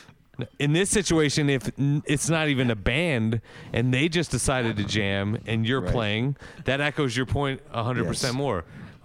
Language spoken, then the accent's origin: English; Washington, District of Columbia, United States; now in New York, United States; You're talking to someone who's doing a podcast with my friends from my hometown, that's DC, and I've lived in New York for less than 9 months.